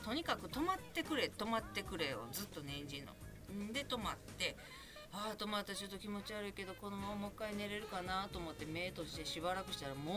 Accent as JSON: {"language": "Japanese", "town": "Kobe", "region": "Hyogo", "country": "Japan", "tie": "born or raised there", "said": "生まれ育った灘区の商店街が美味しいものがあるからって言ってわざわざそこまで電車に乗って買い物に行ってくれたりしてたんや。"}